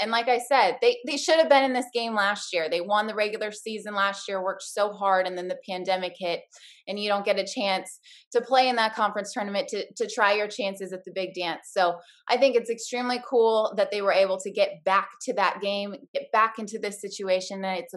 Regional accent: West Coast, United States; I grew up on the West Coast, so I'm a big Pac-12 fan.

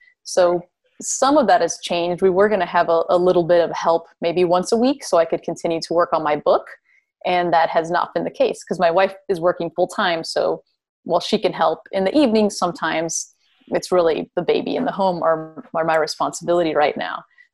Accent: Miami, Florida, United States; But I'm from Miami, which is an idyllic, you know, beautiful, perfect climate where it's usually 80s, maybe 90s, but not 110.

